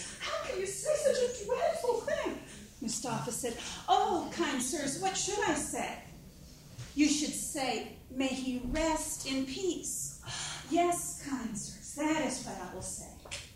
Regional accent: Tallahassee, Florida, United States; I'm from Tallahassee, and I'd like to tell you a story from Turkey.

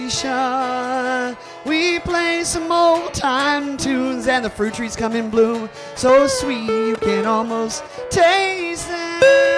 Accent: Biscayne Park, Florida, United States; I'm from Biscayne Park. My family's from Isla Mirada.

